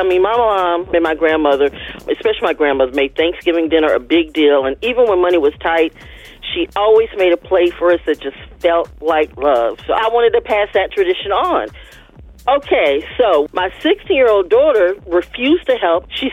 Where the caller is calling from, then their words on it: Reynoldstown, Georgia, United States; from Reynoldstown.